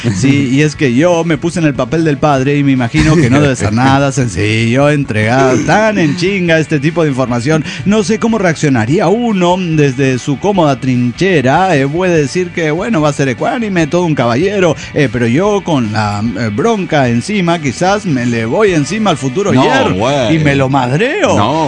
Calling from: Farmington Hills, Michigan, United States; de Farmington Hills, Michigan.

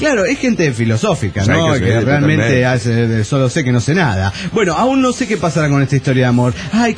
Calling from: San Luis Potosí, Mexico; de San Luis Potosí.

